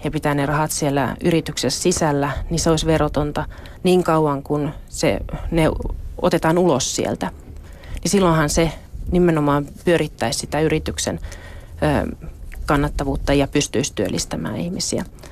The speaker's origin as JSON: {"language": "Finnish", "town": "Lohja", "region": "Uusimaa", "country": "Finland", "tie": "born or raised there", "also_born_or_lived": "Pyhäjärvi / Outokumpu", "lives_now": "Espoo, Finland", "said": "lapsuuteni elin Lohjalla ja Lohjan ympäristössä silloisessa maalaiskunnassa nykyistä Suurlohjaa. Kansakoulun kävin siellä Oulun läänin Pyhäjärvellä ja jatkoin sitä sitten Outokummussa. Ja kyllä mä suurimman osan elämästäni on kuitenkin asunut Espoossa"}